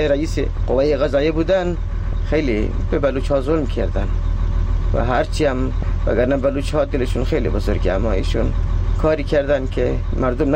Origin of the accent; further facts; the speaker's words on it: Sistan and Baluchestan, Iran; من بلوچ هستم.